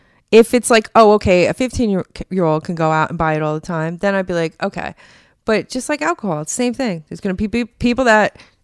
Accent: Dumont, New Jersey, United States; No, I grew up in Bergen County.

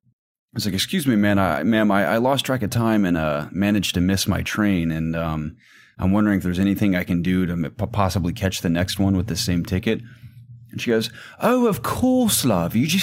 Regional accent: United States; it's almost like the stereotypical accents that we Americans do as British folk are almost spot on.

